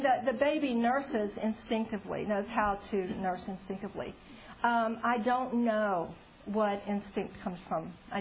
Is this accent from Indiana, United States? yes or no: no; Louisiana, United States; I grew up in South Louisiana. I'm French. Everybody was Catholic.